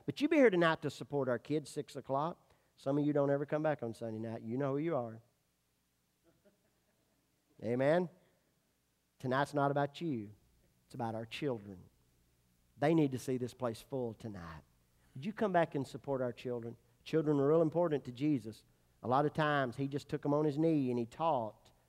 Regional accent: Kentucky, United States; but I'm from West Kentucky, see, so I'm proud.

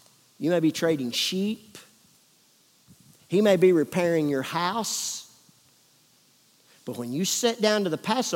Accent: United States; But I'm an American. An Americano.

